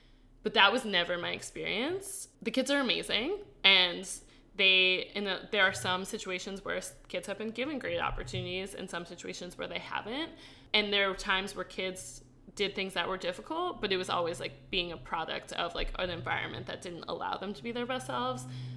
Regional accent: Connecticut, United States; also born or lived in New Jersey; So I grew up mostly in Connecticut, spent most weekends in New Jersey. Originally, I'm from New Jersey.

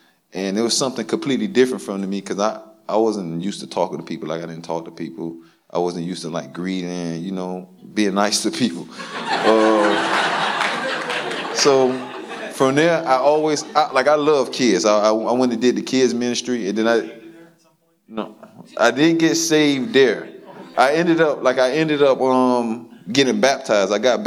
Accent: Miami, Florida, United States; Well, the part of Miami I'm from, you know, the murder rate is higher than the graduation rate.

